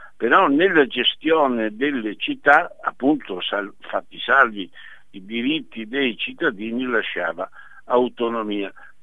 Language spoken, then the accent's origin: Italian; Padua, Veneto, Italy; born there; now in Rome, Italy; siamo entrambi cittadini padovani, cioè io sto a Roma da 47 anni ma sono nato a Padova.